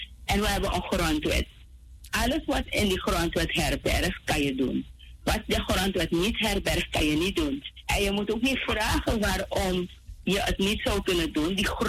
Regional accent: Suriname; dat wij als Surinamers, waar we ook zijn, onze bijdrage blijven leveren.

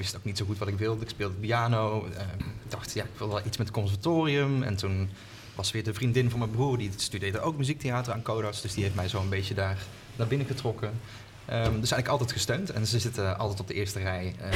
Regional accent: North Brabant, Netherlands; moved away as an adult; now in Rotterdam, Netherlands; Oorspronkelijk uit Brabant, omgeving van Breda. En ik ben 13 jaar geleden naar Rotterdam verhuisd voor mijn studie aan het conservatorium daar.

